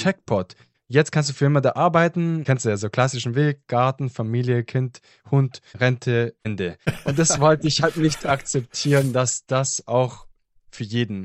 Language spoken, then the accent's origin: German; Germany; German is a second language; also born or lived in Italy; ich bin in Italien geboren, war dann kurzzeitig in Deutschland nach der Geburt, dann wieder in Italien und erst mit 6 Jahren dann quasi offiziell dauerhaft in Deutschland.